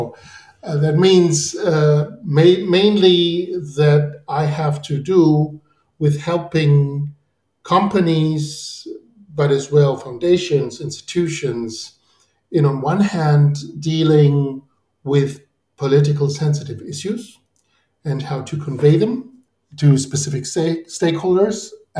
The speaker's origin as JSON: {"language": "English", "country": "Spain", "tie": "born or raised there", "second_language": "English", "moved": "as an adult", "lives_now": "Germany", "said": "I came from Spain. I was living and studying there. So in a way, it was weird because I was German, or I am German by nationality"}